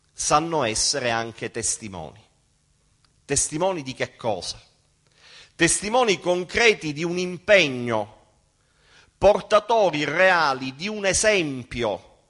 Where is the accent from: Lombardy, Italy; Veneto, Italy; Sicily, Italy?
Sicily, Italy; Oggi noi come siciliani abbiamo una responsabilità in più